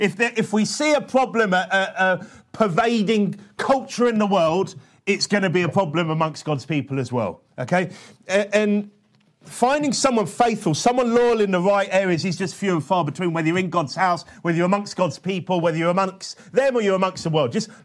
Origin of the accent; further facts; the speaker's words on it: United Kingdom; well, we're British, we're loyal to what they tell us we should be, feel like.